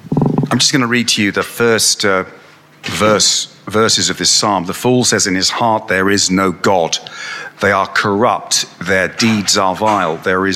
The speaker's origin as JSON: {"language": "English", "town": "Northwood", "country": "United Kingdom", "tie": "born or raised there", "said": "And as I was growing up in Northwood, my father would speak to me while we were doing the washing up"}